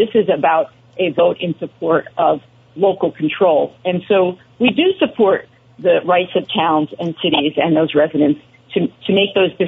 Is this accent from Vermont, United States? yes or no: yes; Brattleboro, Vermont, United States; my hometown is Brattleboro